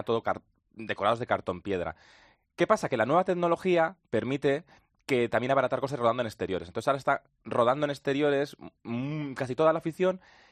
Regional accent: Cantabria, Spain; rodada en mi tierra, en Cantabria.

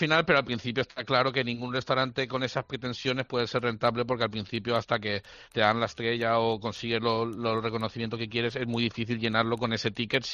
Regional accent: Alicante, Valencian Community, Spain; now in Málaga, Spain; yo soy de Alicante, hago la cocina de mi tierra, pero ahora en mi nueva tierra, que es Málaga

